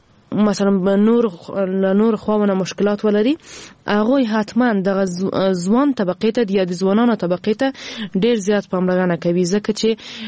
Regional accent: Ghazni, Afghanistan; ما په خپل ولایت کې چې زه هم د غزنی یم

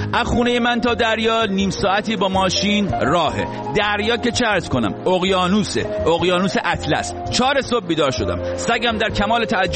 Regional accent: Iran; گفتم نه نه، نظر لطف شماست، من ایرانی هستم.

